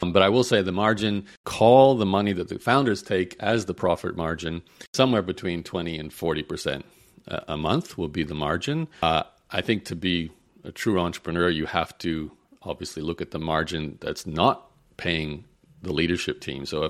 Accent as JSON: {"language": "English", "country": "Australia", "tie": "born or raised there", "said": "I grew up in Australia"}